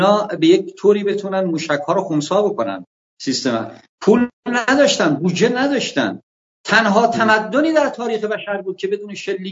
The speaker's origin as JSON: {"language": "Persian", "town": "Andimeshk", "region": "Khuzestan", "country": "Iran", "tie": "born or raised there", "moved": "yes", "lives_now": "Tehran, Iran", "said": "24 تهران هستم، 26 سال تهرانم، 24-5 سال مثلا تهران هستم، در اندیمشکی که خودم اونجا متولد شدم و بزرگ شدم"}